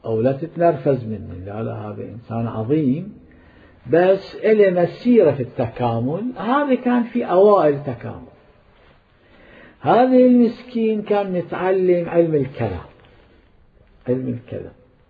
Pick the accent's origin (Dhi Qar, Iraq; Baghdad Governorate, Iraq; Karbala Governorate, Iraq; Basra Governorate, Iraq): Karbala Governorate, Iraq; Karbala; كان عندنا في كربلاء المقدسة